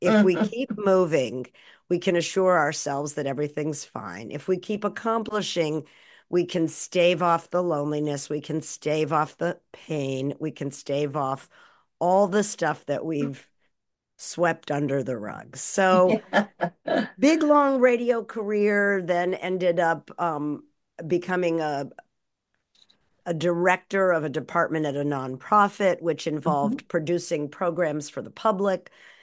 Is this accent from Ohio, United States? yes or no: no; Massachusetts, United States; Sure. I grew up just outside of Boston